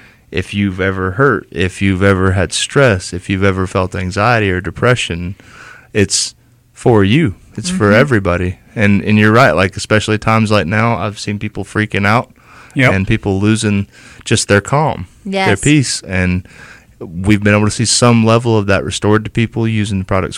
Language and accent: English; Geneva, Alabama, United States; also born or lived in Colorado; I'm from Geneva, Alabama, born and raised, moved around quite a bit after, and then went out to Colorado for 2 years.